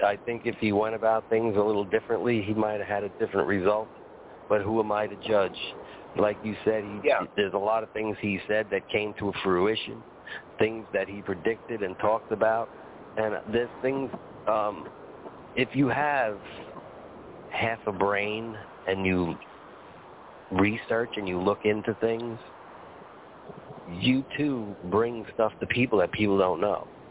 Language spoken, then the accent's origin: English; New York, United States; Yeah, you know, I come from Long Island, and it's a different place out there. It's a different place. We don't speak English. We speak something that sounds like English.